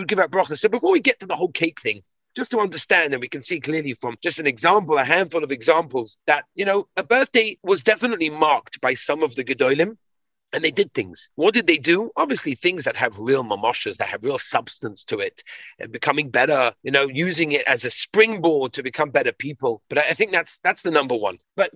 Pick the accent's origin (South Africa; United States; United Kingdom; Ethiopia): United Kingdom; London; So I grew up in Golders Green in London, in England.